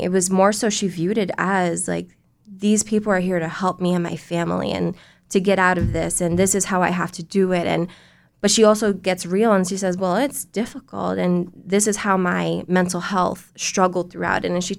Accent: Bronx, New York, United States; So I grew up in the Bronx, and the high school that I went to is predominantly Black and brown.

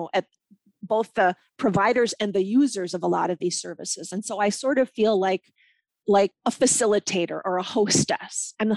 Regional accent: Milwaukee, Wisconsin, United States; now in Le Sueur County, United States; He is from the east side of St. Paul, Minnesota. I am from Milwaukee, Wisconsin. He bought this farm that we're on in Le Sueur County in 1988

